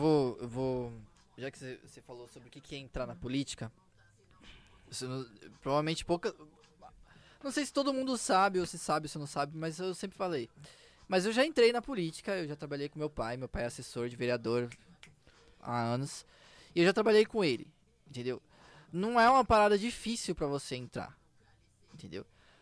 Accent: Diadema, São Paulo, Brazil; sou diademano desde sempre, né, mano?

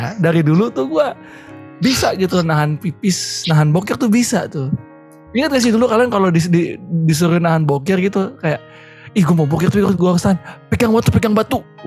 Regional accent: Bekasi, West Java, Indonesia; Zaman saya dulu dari Bekasi, bangun jam 4:30, jam 5 udah harus jalan tuh dari Bekasi. Ke sekolah saya di Jakarta kan.

